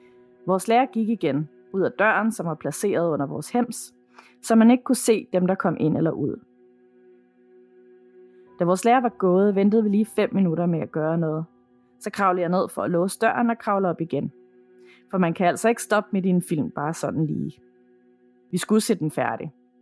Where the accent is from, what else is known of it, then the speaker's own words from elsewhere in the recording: Central Denmark Region, Denmark; jeg voksede op i en lille landsby i Midtjylland. Det er en af de byer, hvor alle kender de fleste.